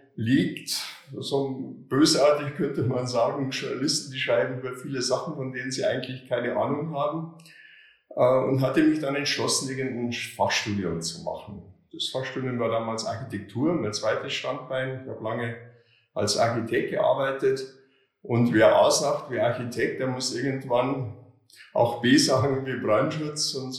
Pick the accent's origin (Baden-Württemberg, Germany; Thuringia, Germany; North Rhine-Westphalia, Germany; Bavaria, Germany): Bavaria, Germany; Passau; now in Berlin, Germany; nachdem ich ein Volontariat in Passau, in meiner Heimatstadt, bei der Passauer Presse absolviert hatte, bin ich wild entschlossen nach Berlin gegangen